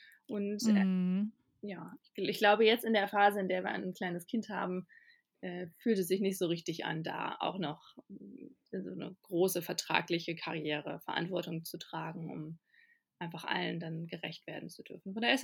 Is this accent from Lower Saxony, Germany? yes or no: yes; Cloppenburg, Lower Saxony, Germany; Ja, aus Kloppenburg. Kleine norddeutsche Stadt.